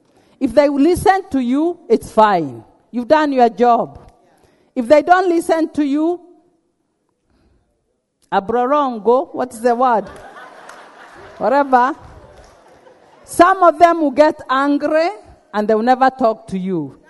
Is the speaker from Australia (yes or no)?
no; Kenya; I can say that because I'm a Kenyan.